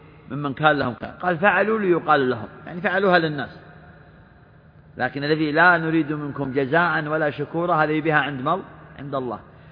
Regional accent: Saudi Arabia

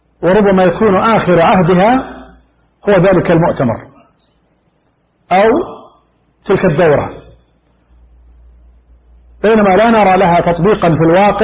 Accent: Saudi Arabia; بلادنا المملكة العربية السعودية

